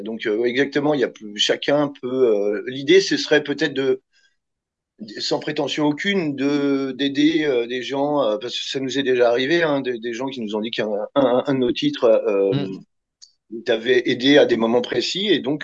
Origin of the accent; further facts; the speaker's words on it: Cergy, Île-de-France, France; parce que nous, on est de Cergy dans le 95, et c'est juste à côté.